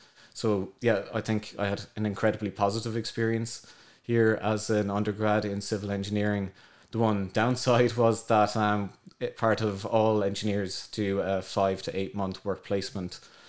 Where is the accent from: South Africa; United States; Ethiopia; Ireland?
Ireland; Cratloe, Munster; I'm from Cratlow, County Clare, which if your listeners know, it is a beautiful part of the country that there's Cratlow Woods